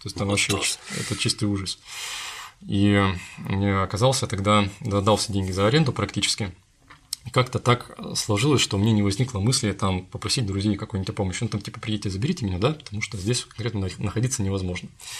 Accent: Krasnoyarsk, Krasnoyarsk Krai, Russia; вернулся в свой родной город, и дело в том, что сейчас мой родной город Красноярск

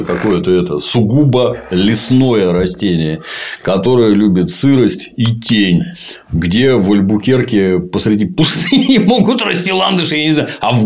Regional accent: Ukraine; я в детстве на Украине, мы из них, по-моему, какие-то свистульки делали

